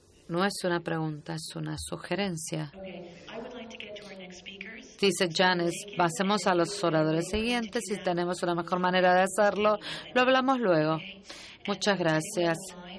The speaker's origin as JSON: {"language": "Spanish", "town": "Montreal", "region": "Quebec", "country": "Canada", "said": "No lo va a hacer en Chicago ni en Montreal, de donde vengo yo."}